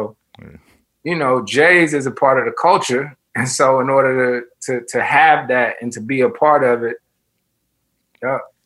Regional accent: North Carolina, United States; Listen, y'all know, but growing up in North Carolina, I used to watch Michael Jordan's Playground, right?

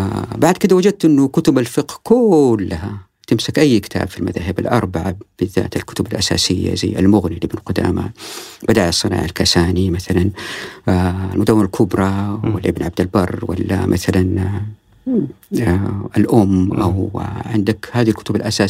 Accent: Taif, Makkah Province, Saudi Arabia; also born or lived in Riyadh; من طفولتي أنا عشت في الطائف، والطائف كانت مدينة تقليدية يعني. نعم. ما كان فيه ولا شعر أسفلت يعني في بلاد الحرمين.

